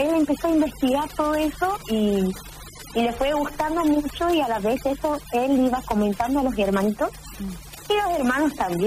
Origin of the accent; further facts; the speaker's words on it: Río Grande, Tierra del Fuego, Argentina; nosotros venimos de Río Grande, en la cual nosotros ya conocemos el frío, viste, conocemos la ráfaga de viento.